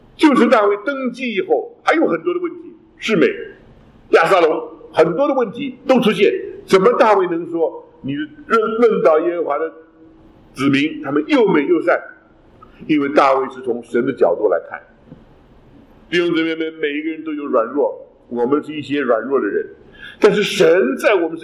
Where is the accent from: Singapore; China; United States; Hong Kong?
United States; 我们美国人有句俗话